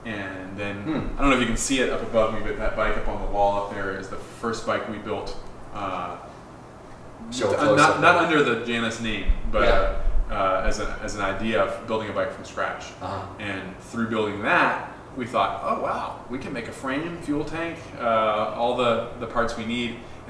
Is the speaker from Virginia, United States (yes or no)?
yes; Virginia, United States; I fell in love with the upper Midwest, but I'm from Virginia originally.